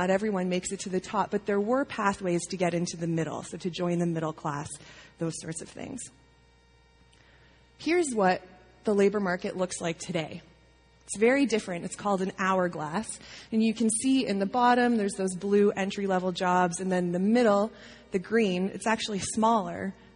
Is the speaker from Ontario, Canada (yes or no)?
yes; Leamington, Ontario, Canada; I grew up in Leamington, Ontario.